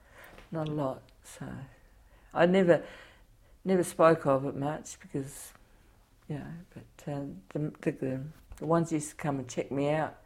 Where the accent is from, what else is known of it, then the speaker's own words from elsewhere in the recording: Australia; born there; I was born in Australia, but they said, you're not, people think I'm Italian because I speak with my hands.